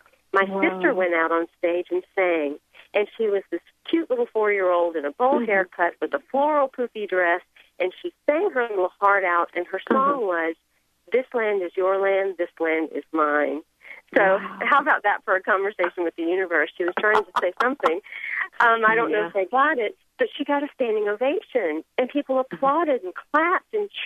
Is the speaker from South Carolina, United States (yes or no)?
yes; South Carolina, United States; When I was a young girl, I grew up in South Carolina, in a very tiny town that had never seen Indian people before, so we were kind of a strange phenomenon.